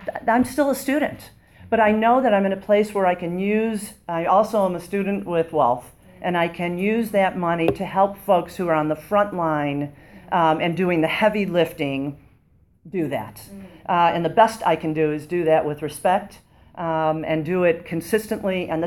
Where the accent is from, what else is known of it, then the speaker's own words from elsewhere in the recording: Detroit, Michigan, United States; born there; I was born in Detroit